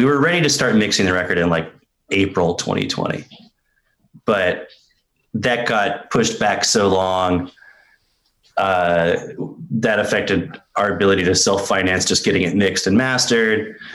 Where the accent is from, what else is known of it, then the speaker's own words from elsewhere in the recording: San Antonio, Texas, United States; also born or lived in Dallas / Austin; I grew up there for a good long time. San Antonio was cool. Got a lot of formative experiences and years in there. And I moved to Austin when I wa